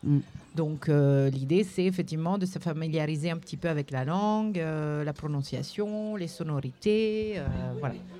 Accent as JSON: {"language": "French", "country": "Italy", "lives_now": "France", "said": "Alors, donc moi je suis italienne."}